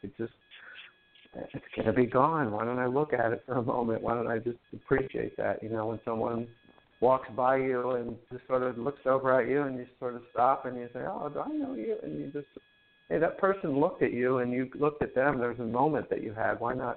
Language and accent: English; Northeast, United States; I'm also from the Northeast, so we get some snow as well.